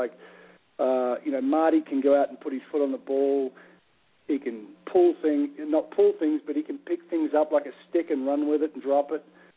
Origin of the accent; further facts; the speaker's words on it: Australia; very special because I grew up with Clydes in Australia.